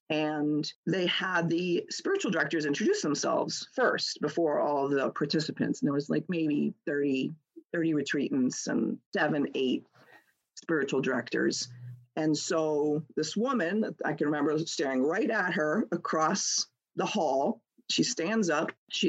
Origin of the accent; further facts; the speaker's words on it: Massachusetts, United States; because I grew up in Massachusetts, so I wasn't too far from all of my high school friends